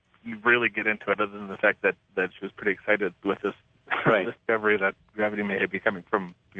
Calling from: Olympia, Washington, United States; I'm calling from Olympia.

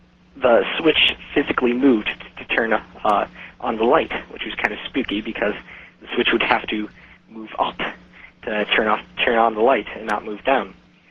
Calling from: Minneapolis, Minnesota, United States; from Minneapolis.

